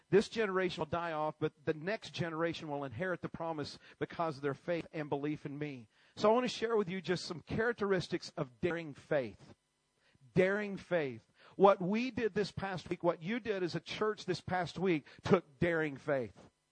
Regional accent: United States; because I'm from America and I'm here and I'm a guest.

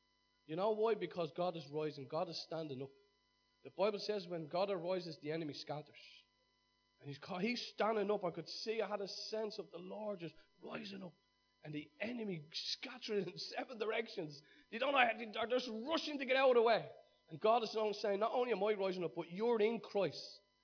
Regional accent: Ireland; Now, you know, sometimes we say that as Irish people, but we don't mean it.

